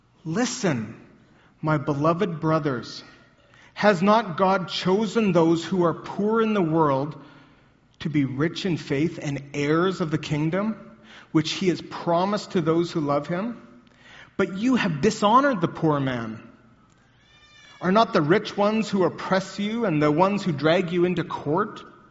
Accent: Alberta, Canada; I grew up in Alberta in a middle-class family that I would say, that I would call, we had prairie values.

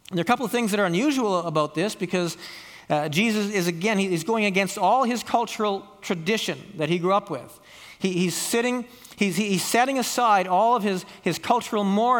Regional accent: Calgary, Alberta, Canada; I'm from Calgary.

